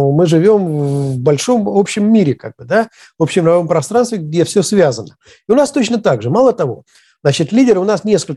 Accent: Saint Petersburg, Russia; Я не москвич, я питерский

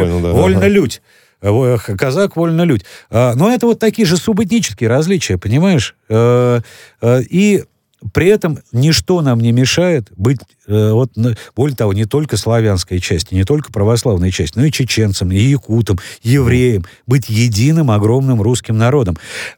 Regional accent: Moscow, Russia; also born or lived in Ural; Я казак. По маме для меня это вот так получилось. Для меня это воспитание в казачьей станице на Урале, для коренного москвича в Яицкой станице, это было, ну, важно очень.

